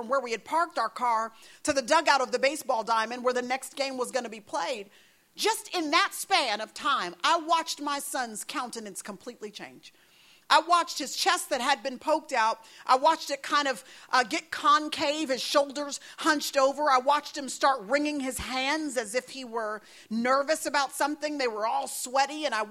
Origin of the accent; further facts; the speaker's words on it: Texas, United States; And I don't know where you are from, but we're from Texas.